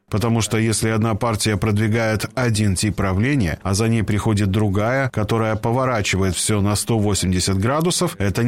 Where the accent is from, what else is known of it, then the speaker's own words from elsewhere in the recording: Moldova; Я горжусь тем, что я молдаванин